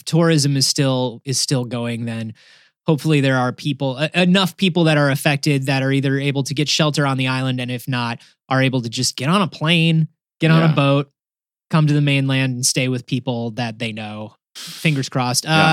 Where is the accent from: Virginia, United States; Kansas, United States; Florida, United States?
Florida, United States; also born or lived in New York; there were a couple times growing up in Florida where like my neighborhood was basically shut down for a week due to a hurricane.